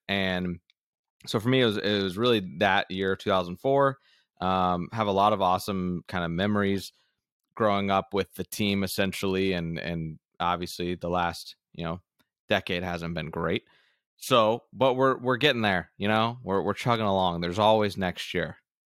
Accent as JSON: {"language": "English", "region": "Florida", "country": "United States", "tie": "born or raised there", "said": "I'm from – born and raised in Florida. So my family, you know, went to Magic games here and there, you know, in the 90s"}